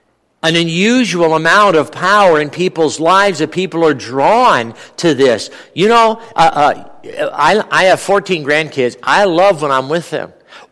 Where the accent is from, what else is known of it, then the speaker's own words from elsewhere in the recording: Los Angeles, California, United States; I'm from Los Angeles, a small town out on the West Coast that's incredibly liberal.